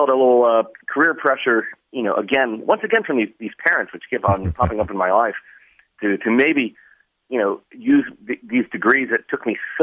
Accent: Richmond, Virginia, United States; also born or lived in Charlottesville; I'm from Richmond. Moved out to Charlottesville to go to school

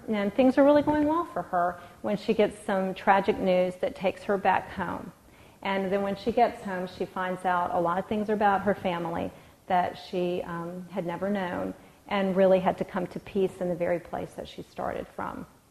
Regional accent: Nashville, Tennessee, United States; So even though we grew up in Nashville, we spent many of our weekends and almost all of our summer out on Old Hickory Lake with Nana and Pop

